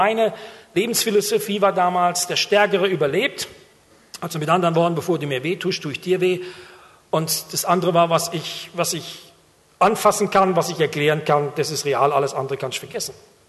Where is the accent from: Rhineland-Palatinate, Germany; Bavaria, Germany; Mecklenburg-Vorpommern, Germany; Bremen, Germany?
Rhineland-Palatinate, Germany; ich komme aus der Pfalz, südliche Weinstraße, dort gibt es viele Weinberge.